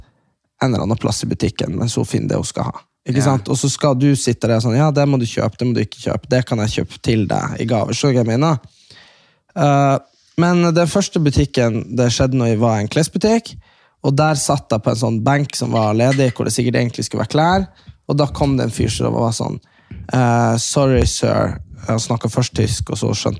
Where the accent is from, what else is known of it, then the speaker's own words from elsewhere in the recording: Storjord, Nordland, Norway; Og hvis du hadde vært på Storjord, der vi er fra